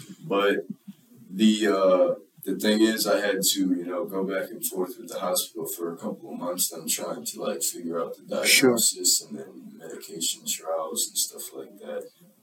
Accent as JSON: {"language": "English", "town": "Cleveland", "region": "Ohio", "country": "United States", "tie": "born or raised there", "said": "Well, I grew up in the Cleveland area. My family, they're a little scattered around, but they're all in Northeast Ohio, so not too far."}